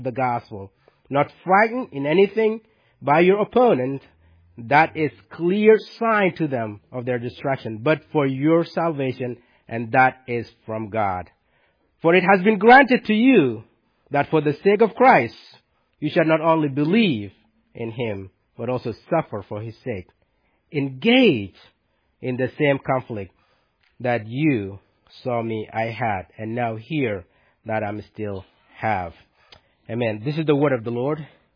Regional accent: South Sudan; the civil war broke out in my hometown in South Sudan.

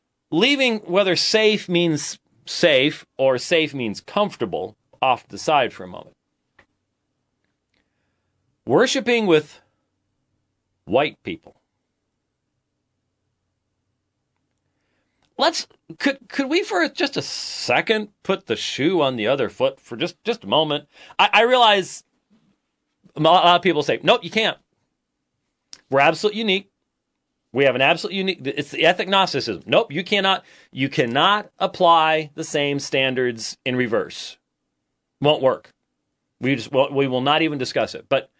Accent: Scotland, United Kingdom; I'm not a Scotsman first. I'm a Christian first.

